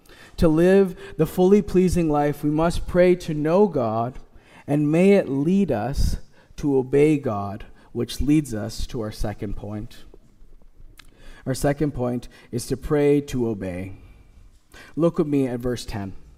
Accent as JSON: {"language": "English", "country": "Canada", "said": "As a Canadian, we are reminded by the world that we are polite people."}